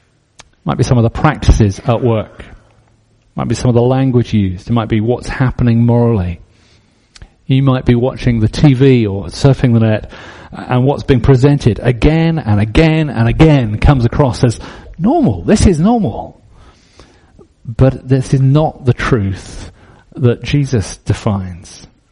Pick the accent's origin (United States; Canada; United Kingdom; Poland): United Kingdom; Scotland; But we're Scottish, so we say